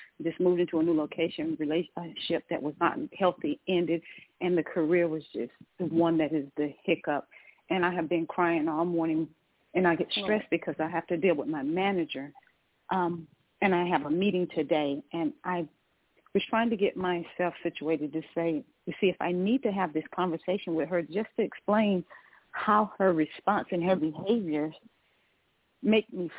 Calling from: Georgia, United States; calling from Georgia.

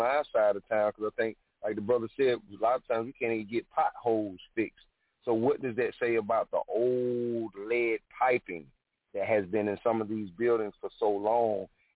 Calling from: South Carolina, United States; I'm calling from South Carolina.

